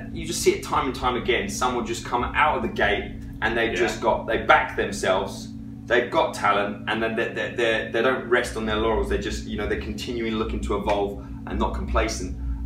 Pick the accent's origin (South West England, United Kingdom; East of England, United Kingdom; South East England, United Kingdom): South East England, United Kingdom; I'm from England, South England